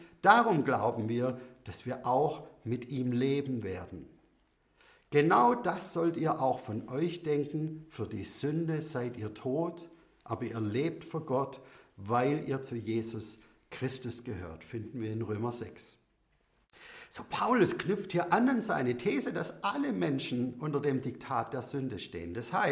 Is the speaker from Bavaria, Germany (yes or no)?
no; Baden-Württemberg, Germany; Ich bin Schwabe.